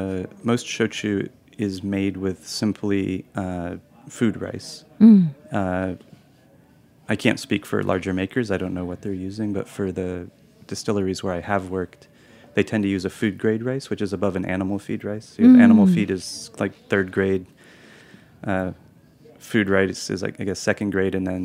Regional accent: United States; And the reason that this is difficult for me is because I'm American.

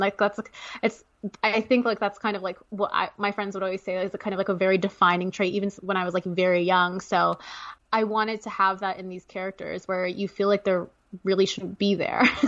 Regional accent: Canada; because I'm Canadian.

